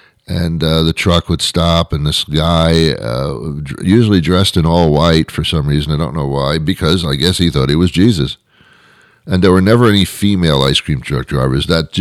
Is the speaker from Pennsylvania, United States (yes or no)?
no; Teaneck, New Jersey, United States; I was brought up in Teaneck, New Jersey. I don't know why either.